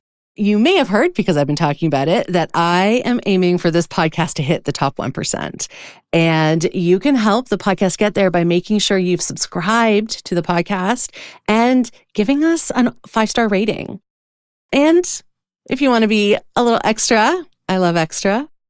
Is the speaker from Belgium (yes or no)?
no; Canada; as a Canadian, I have to pay Canadian dollars, Canadian shipping. There's no free shipping to Canada